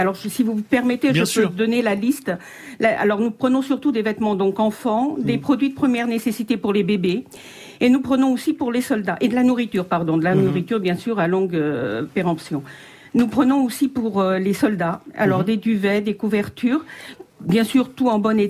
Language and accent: French; Portugal; Alors, chez nous au Portugal, on dit quand on console quelqu'un entre guillemets, on le rassénère, on le fortifie.